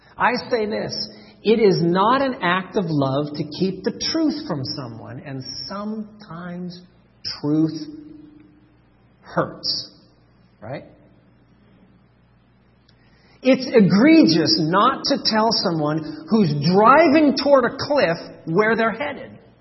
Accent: Berkeley, California, United States; I was born in Berkeley and raised right next to Berkeley my whole life.

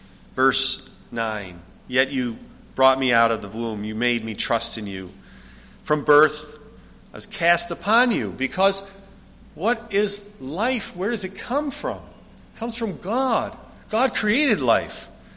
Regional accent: United States; I'm American, but I'm also Frisian from the north of Holland. I'm Dutch. I'm German and more.

